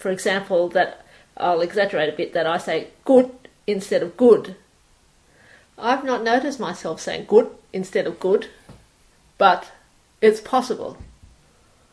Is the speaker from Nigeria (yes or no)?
no; Bondi Junction, New South Wales, Australia; moved away as an adult; also born or lived in Tasmania / Brisbane; I was born in Bondi Junction in Sydney, Australia, in 1960. I went to a local school. Then I went to university, studied things, arts, economics, and when I was about 23, I went to Hobart